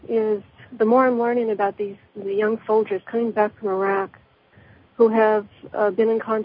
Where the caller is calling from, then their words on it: California, United States; From California.